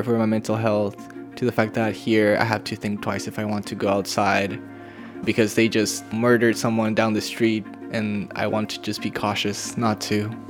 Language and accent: English; Tijuana, Baja California, Mexico; And of course, Tijuana being my hometown